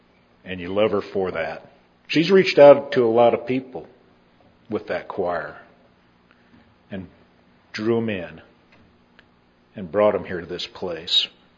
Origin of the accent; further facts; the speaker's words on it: Texas, United States; now in Independence, United States; Many of you know I was raised down in Texas and moved here not really kicking and screaming, but I didn't really have a desire either to move to Independence.